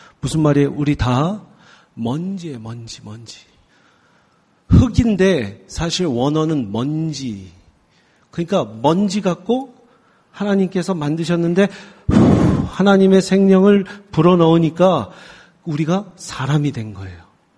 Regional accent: United States; 미국에서 왔어요. 제가 이렇게 조선인처럼 생겨도 미국에서 지낸 시간이 더 많아요.

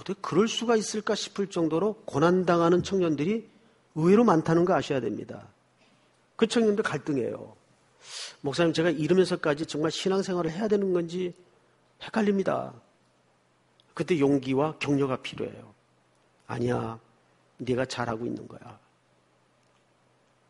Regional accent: Yeongju, North Gyeongsang, South Korea; 고향이 어딥니까? 경북 영주인데요.

